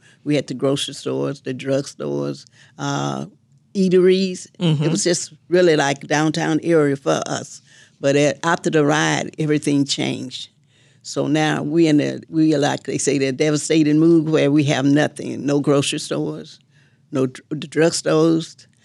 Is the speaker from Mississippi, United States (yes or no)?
yes; Mississippi, United States; moved away as an adult; now in Chicago, United States